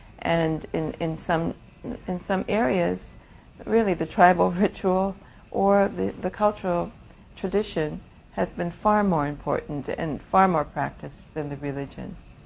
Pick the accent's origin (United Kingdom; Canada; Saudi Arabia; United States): Canada; Toronto, Ontario; many years before that, growing up in Toronto